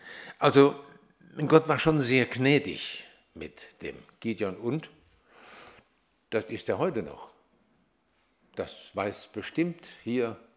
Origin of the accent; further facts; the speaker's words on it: Rinsdorf, North Rhine-Westphalia, Germany; Ja, ich komme aus Rinsdorf, drei Kinder.